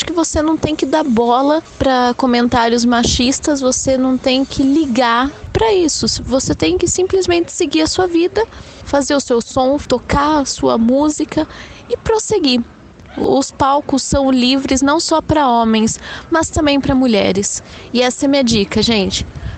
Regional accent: Campinas, São Paulo, Brazil; also born or lived in Monte Mor; baterista das bandas … Sou do interior de São Paulo, digamos que de Campinas e também Monte Mor, que é uma cidade vizinha de Campinas.

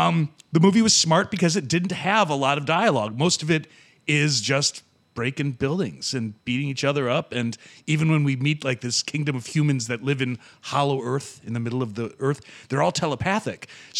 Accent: Ireland; I could be making more movies here in my home country of Ireland

